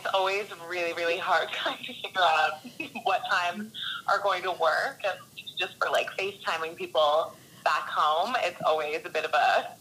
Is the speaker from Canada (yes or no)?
yes; Toronto, Ontario, Canada; now in Sydney, Australia; I'm from Toronto in Canada, a cute little area called the Beaches. And now, for the past 3 years, I've lived in Bondi Beach, Australia.